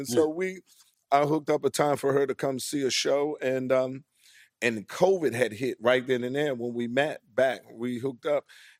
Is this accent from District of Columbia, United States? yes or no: yes; Washington, District of Columbia, United States; And where I come from, A lot of people have problems with other people. I'm from Washington, D.C.